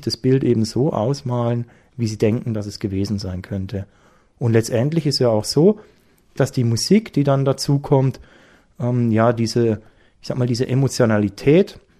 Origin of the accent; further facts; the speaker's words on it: Karlsruhe, Baden-Württemberg, Germany; Dort, wo ich herkomme, in Karlsruhe, ist es ein Bier mit einem Schnaps.